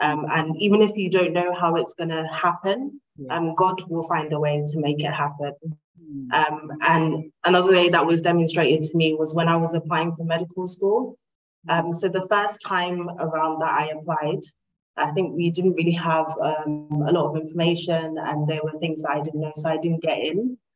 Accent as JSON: {"language": "English", "region": "London", "country": "United Kingdom", "tie": "born or raised there", "said": "so I grew up here in East London."}